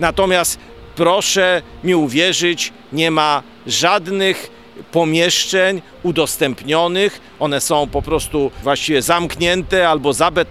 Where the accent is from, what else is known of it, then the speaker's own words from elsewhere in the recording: Warsaw, Masovian Voivodeship, Poland; born there; jestem z urodzenia warszawiakiem